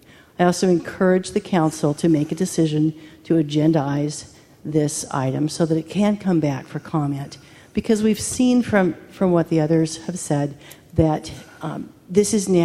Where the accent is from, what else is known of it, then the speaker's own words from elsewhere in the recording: Atascadero, California, United States; I am from Atascadero